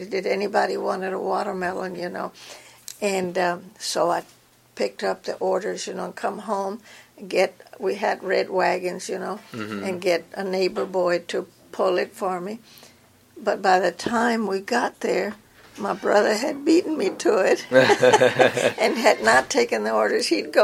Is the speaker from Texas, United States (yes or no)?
yes; Robstown, Texas, United States; So, yes, it was very nice growing up in Robstown.